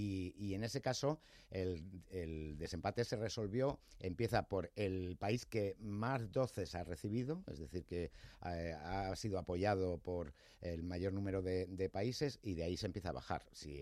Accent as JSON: {"language": "Spanish", "country": "Spain", "said": "aquí los españoles somos tan tremendistas"}